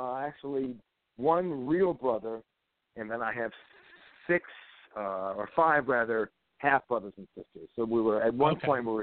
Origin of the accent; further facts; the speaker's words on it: Long Beach, California, United States; born there; also born or lived in Switzerland; I grew up kind of everywhere. I was born in Long Beach, California, and I lived out here as a child. And then my mother traveled a great deal and would take us with her.